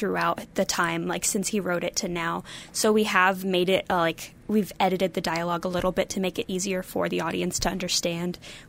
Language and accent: English; Forsyth, Missouri, United States; I'm actually from Forsyth, which is an hour away on the other side of Branson.